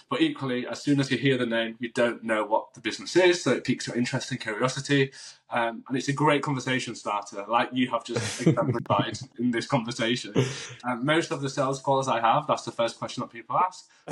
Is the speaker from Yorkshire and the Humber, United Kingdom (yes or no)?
yes; Yorkshire and the Humber, United Kingdom; born there; So I am from Pakistani heritage, but born in the UK, born in West Yorkshire. Near Leeds.